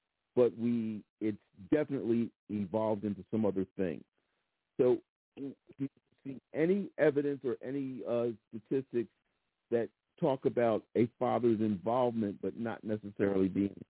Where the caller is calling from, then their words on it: Philadelphia, Pennsylvania, United States; from Philadelphia.